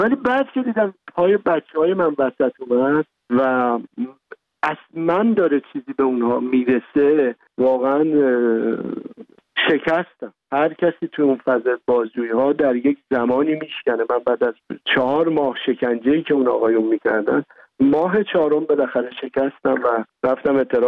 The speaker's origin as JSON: {"language": "Persian", "country": "Iran", "moved": "yes", "said": "خودم یه فرزند دردمند رها شده از ایرانم"}